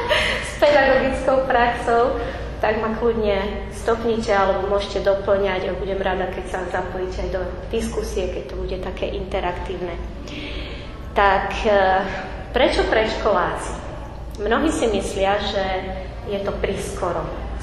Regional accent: Modra, Bratislava Region, Slovakia; v cirkevnom zbore v Modre, odkiaľ pochádzam.

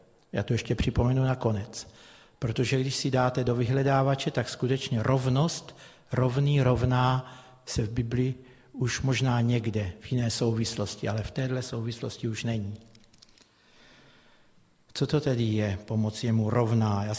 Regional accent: Brno, South Moravian Region, Czechia; kázající je z Moravy, protože já jsem z Brna, jsme z Brna

